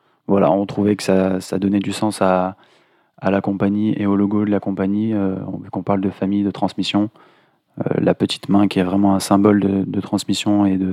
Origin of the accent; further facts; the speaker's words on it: Saint-Laurent-du-Pont, Auvergne-Rhône-Alpes, France; Moi, ça me tenait quand même à cœur de faire un festival à Saint-Laurent-du-Pont, là où j'ai grandi.